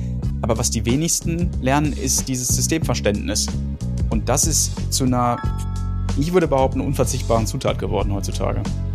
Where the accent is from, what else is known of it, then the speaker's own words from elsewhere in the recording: Gütersloh, North Rhine-Westphalia, Germany; Also, ich bin in Gütersloh geboren worden, 1982, bin also jetzt 42 Jahre alt. Und wer Gütersloh kennt, viele kennen es nicht, das ist eine gutbürgerliche, bodenständige, konservative Gegend